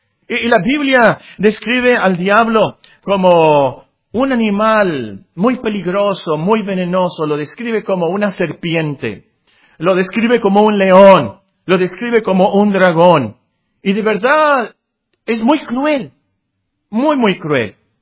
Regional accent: Mexico; nosotros somos mexicanos

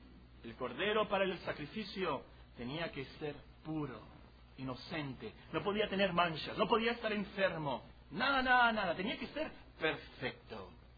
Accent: Mexico; Hay de nosotros como mexicanos, si se aprueba la muerte de sangre inocente en nuestro país.

